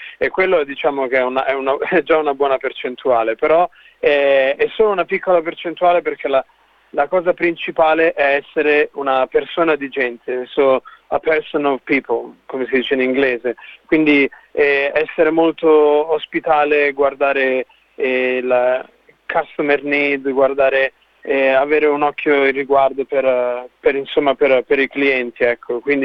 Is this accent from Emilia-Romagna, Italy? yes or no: no; Castiglione d'Otranto, Apulia, Italy; Da un piccolo paese che si chiama Castiglione d'Otranto, in Salento, vicino Lecce. Proprio nel sud-est dell'Italia.